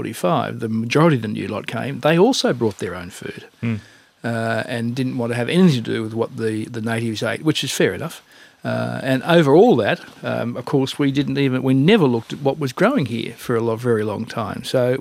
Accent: Australia; if we have to be defined as Australian, we define ourselves by Vegemite.

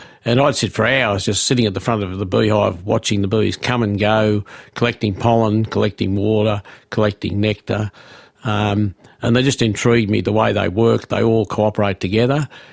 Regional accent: Wollongong, New South Wales, Australia; I grew up in Wollongong, actually, in Mangaton, in a suburban backyard, went to Mount St Thomas Public School and Tech College in Wollongong. So I didn't have a rural background

